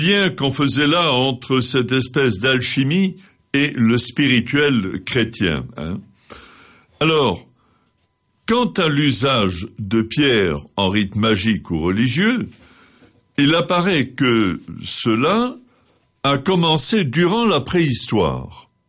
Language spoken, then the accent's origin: French; Occitanie, France; à Verdun-sur-Garonne, chez nous, en Tarn-et-Garonne